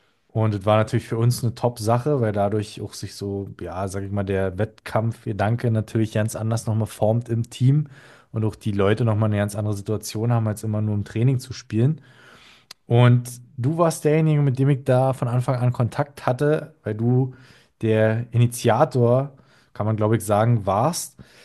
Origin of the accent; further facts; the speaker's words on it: Neuruppin, Brandenburg, Germany; ich komme ja aus der Ecke Neuruppin